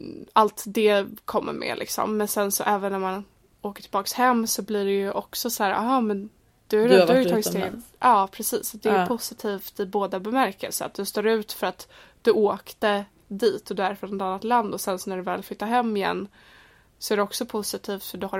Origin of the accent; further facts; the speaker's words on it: Sweden; moved away; här stod jag också ut eftersom jag var från Sverige.